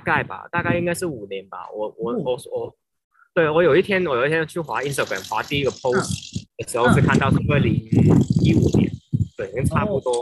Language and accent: Chinese; Hong Kong; now in Taiwan; 然后我是一个香港人，对，然后现在在台湾主要是去做创作的部分